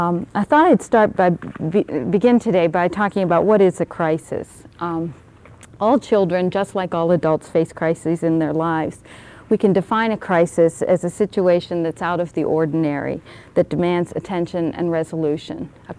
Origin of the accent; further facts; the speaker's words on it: Pittsburgh, Pennsylvania, United States; And I'm from Pittsburgh, Pennsylvania.